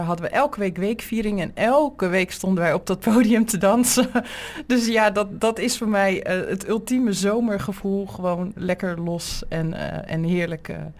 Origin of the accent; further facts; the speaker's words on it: Spijkenisse, South Holland, Netherlands; also born or lived in Rotterdam; Ja, aan mijn jeugd in Spijkenisse. Ik ben in Rotterdam geboren, maar wij verhuisden op een gegeven moment naar Spijkenisse.